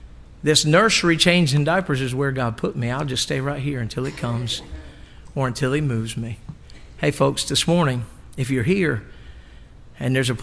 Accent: Eastern Shore, United States; All these young people, I'm from the Eastern Shore. We say, woo!

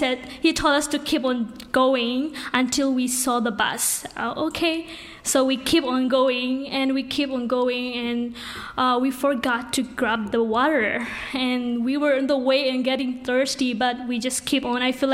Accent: Myanmar; English is a second language; I'm from Myanmar. I came 2019

